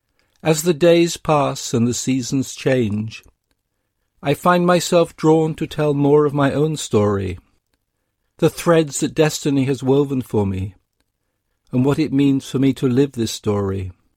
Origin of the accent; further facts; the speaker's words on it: London, United Kingdom; now in United States; I grew up in London, walked its city streets in my teenage years, and later moved to a small town on the California coast.